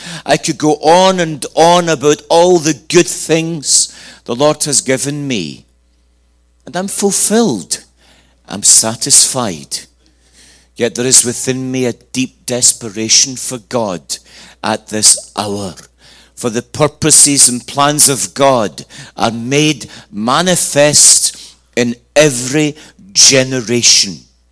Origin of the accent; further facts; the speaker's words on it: Scotland, United Kingdom; born there; I was born in Scotland in 1959, almost 60 years ago.